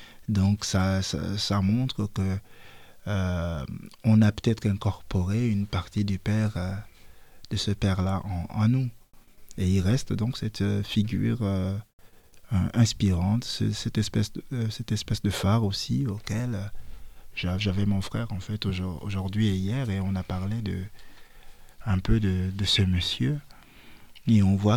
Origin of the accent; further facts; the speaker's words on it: Mouila, Ngounié, Gabon; lorsque j'écris que je viens de Mouila